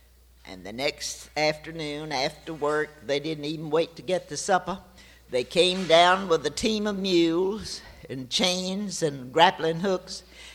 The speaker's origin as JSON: {"language": "English", "town": "Gainesville", "region": "Florida", "country": "United States", "tie": "born or raised there", "said": "But when I was a little girl, you know, I grew up in Gainesville. I had my third birthday in Gainesville."}